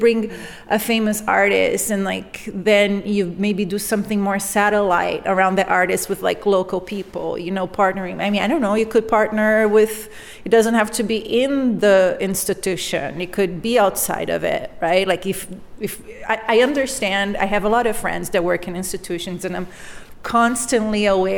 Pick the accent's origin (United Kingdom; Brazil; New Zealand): Brazil; now in United States; I didn't grow up here, and where I grew up in Brazil, when you say someone is an artist